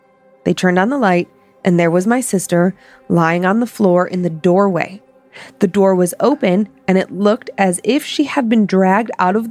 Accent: Watertown, New York, United States; A lot of locals here have a get out of my hometown attitude, but I love it here.

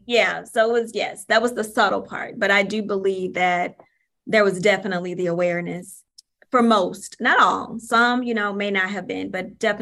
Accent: St. Louis, Missouri, United States; I grew up in St. Louis City. And if you know anything about St. Louis, one of our questions when we become adults is where should you go to high school?

